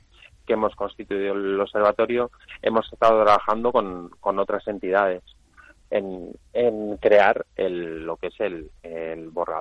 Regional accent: Basauri, Basque Country, Spain; en Basauri, por ejemplo, que es mi pueblo

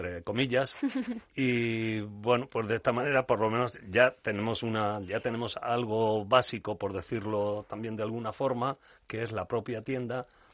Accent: Malagón, Castilla-La Mancha, Spain; una cooperativa de la que yo soy socio en mi pueblo de origen, Malagón

